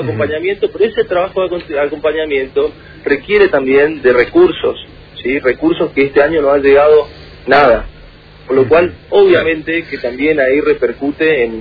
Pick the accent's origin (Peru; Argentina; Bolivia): Argentina; el beneficio que hemos tenido nosotros, ¿no?, como ciudadanos argentinos